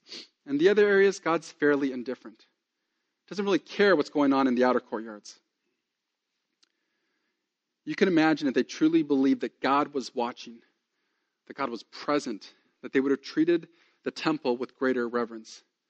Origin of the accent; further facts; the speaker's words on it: California, United States; Okay, I'm from Southern California, so an acre means absolutely nothing to me.